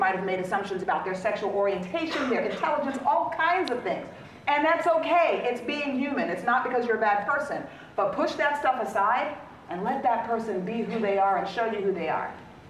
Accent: El Paso, Texas, United States; born there; first language es; English is a second language; I was born in El Paso, Texas. I spoke Spanish first, not because I'm like Hispanic or Latinx, right, or Latina.

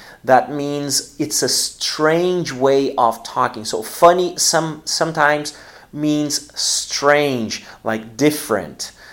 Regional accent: Brazil; English is a second language; the first place is Brazil, but Brazil because I'm from Brazil, and then I have lots of students and maybe more people know me here in Brazil.

